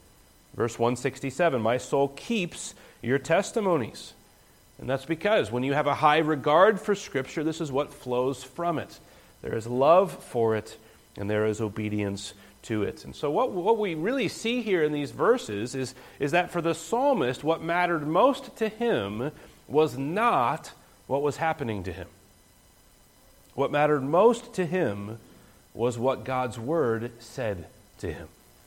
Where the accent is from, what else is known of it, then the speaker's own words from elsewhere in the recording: West Virginia, United States; When I grew up in West Virginia, of course, there were mountains around me.